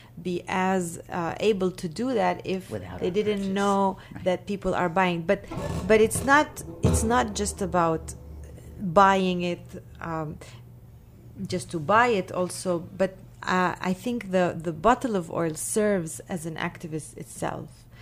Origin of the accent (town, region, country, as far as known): Beit Jala, Bethlehem Governorate, Palestine; born or raised there